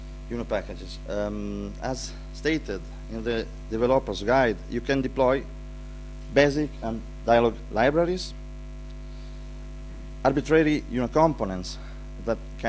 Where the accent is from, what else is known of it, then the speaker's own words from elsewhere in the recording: Italy; and I come from Italy.